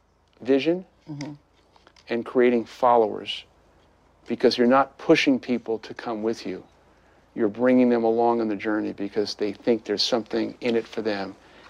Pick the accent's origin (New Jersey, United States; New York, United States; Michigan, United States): New York, United States; Brooklyn; I'm this kid from Brooklyn. It never leaves me.